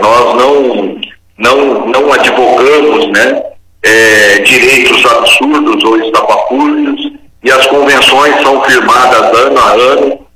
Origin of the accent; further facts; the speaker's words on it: São Paulo, Brazil; mas como bom paulista, eu diria o seguinte